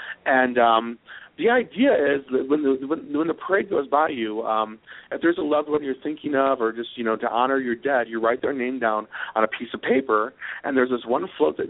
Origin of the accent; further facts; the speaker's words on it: Grand Blanc, Michigan, United States; also born or lived in Flint; No, I grew up in Flint, Michigan. Well, actually Grand Blanc, Michigan, right outside of Flint. But I was born in Flint, Michigan.